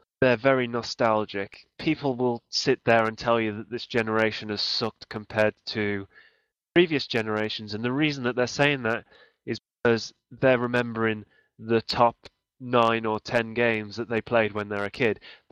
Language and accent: English; England, United Kingdom; I'm 23, and I grew up in England at a time when perhaps we weren't, I mean, we're still not, but the early 90s, we didn't get games.